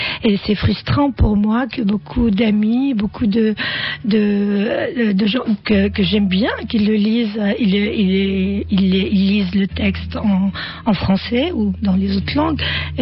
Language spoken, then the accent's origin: French; Damascus, Damascus Governorate, Syria; French is a second language; now in France; je suis syrienne, bien sûr, je suis née à Damas, je fais mes études à Damas